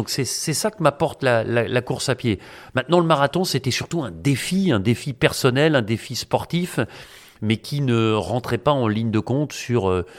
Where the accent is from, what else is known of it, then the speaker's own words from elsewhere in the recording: Bourgogne-Franche-Comté, France; un bon vin rouge de ma région d'origine, la Bourgogne.